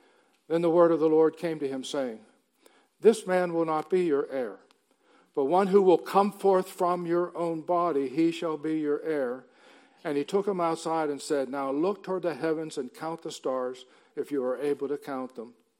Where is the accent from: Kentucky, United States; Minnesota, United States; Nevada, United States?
Minnesota, United States; Duluth; Dr. Paul Koistra, dear friend of mine, we're both from Duluth, Minnesota.